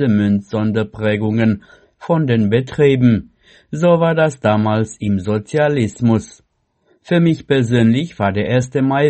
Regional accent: Greifswald, Mecklenburg-Vorpommern, Germany; born there; also born or lived in Stralsund; Ich habe ja 50 Jahre in Stralsund gewohnt. Seit September 2025 wohne ich aber wieder in einem Ortsteil meiner Geburtsstadt, Greifswald.

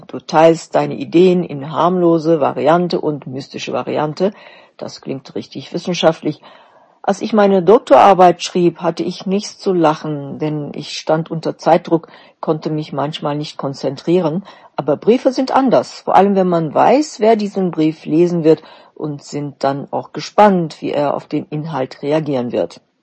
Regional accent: Baku, Azerbaijan; now in Berlin, Germany; Mein Interesse begann in meiner Heimatstadt Baku in Aserbaidschan und begleitet mich auch nach meinem Umzug nach Berlin bis heute.

